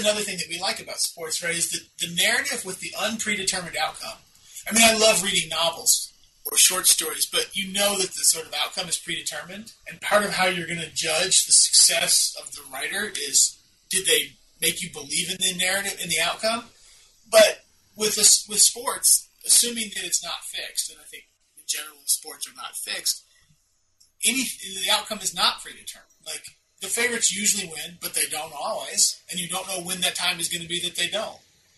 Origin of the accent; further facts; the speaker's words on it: Alabama, United States; because I grew up in Alabama, right?